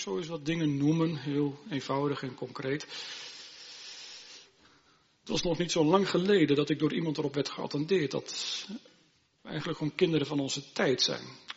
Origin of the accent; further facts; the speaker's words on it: Gelderland, Netherlands; In de streek waar ik ben opgegroeid, in de Noordwest-Veluwe, is het heel gewoon dat meisjes en vrouwen meehelpen, ook op de boerderij.